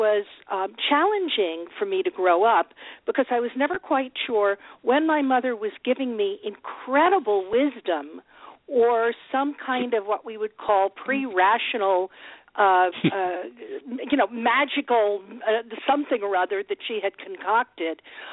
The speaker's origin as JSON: {"language": "English", "town": "Dallas", "region": "Texas", "country": "United States", "tie": "born or raised there", "said": "I'm an only child, and I was raised down south in Dallas."}